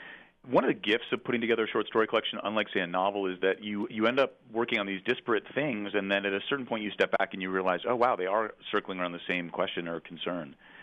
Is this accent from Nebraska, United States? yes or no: no; New Jersey, United States; I was a young, closeted, gay kid growing up in New Jersey